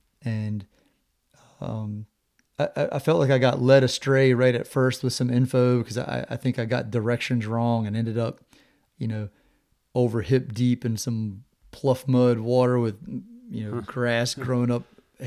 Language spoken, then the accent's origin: English; Virginia, United States; I grew up in Virginia, kind of out in the middle of nowhere, little tiny town.